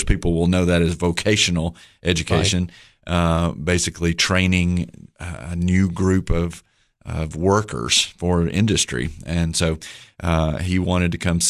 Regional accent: Livingston, Tennessee, United States; Upper Cumberland guy. I grew up in Livingston and Overton County and grew up in a family of educators.

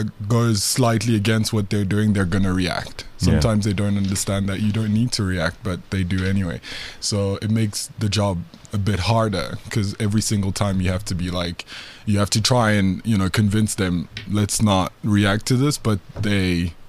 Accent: Johannesburg, Gauteng, South Africa; born or raised there; also born or lived in Gabon

